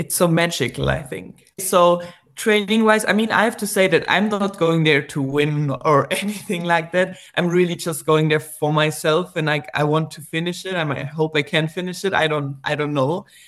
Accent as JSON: {"language": "English", "country": "Germany", "lives_now": "Austria", "said": "I'm from Germany, but I'm living in Austria."}